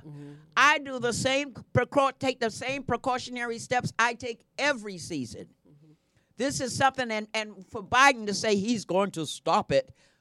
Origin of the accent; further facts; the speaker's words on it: New York, United States; I'm from New York. I can't help it.